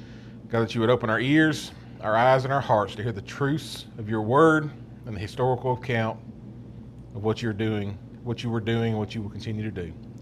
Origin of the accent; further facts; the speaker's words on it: Tennessee, United States; And Lord, we are from Tennessee, so we know that we will probably snap back and see some more cold weather.